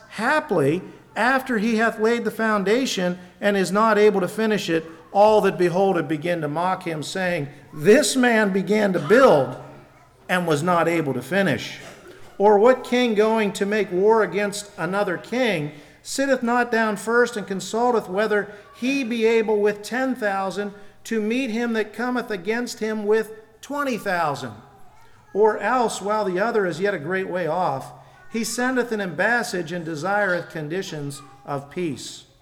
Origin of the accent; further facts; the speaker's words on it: Hollidaysburg, Pennsylvania, United States; That's kind of my home area where I would have grown up. I grew up in Hollidaysburg.